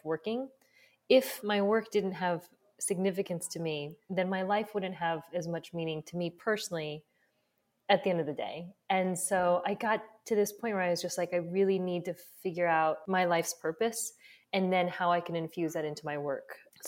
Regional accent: United States; and I'm not Japanese, I'm Taiwanese American, but I ended up in Japan

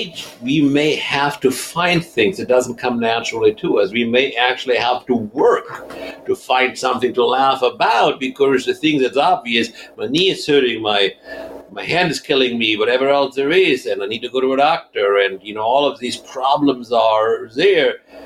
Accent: Germany; English is a second language; I mean, so I was born and raised in Germany.

